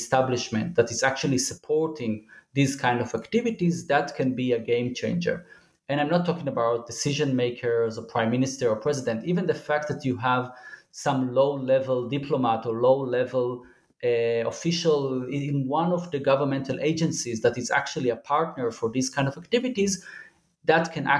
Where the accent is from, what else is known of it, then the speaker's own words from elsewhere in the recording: Jerusalem, Jerusalem District, Israel; I was born and raised in Jerusalem and I'm still working and teaching in Jerusalem.